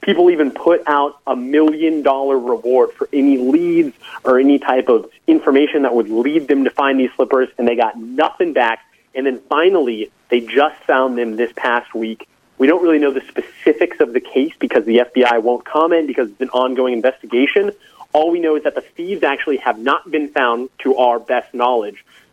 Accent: San Diego, California, United States; I'll tell you who I'm not rooting for, and that's the Los Angeles Chargers, because I'm from San Diego.

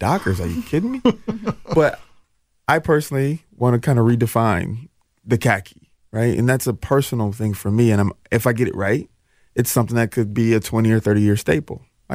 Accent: Jackson, Mississippi, United States; born there; I was born in Jackson, Mississippi, but, you know, okay. I've been here for 33 years

